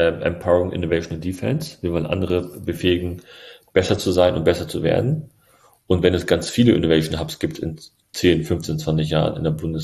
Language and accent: German; Berlin, Germany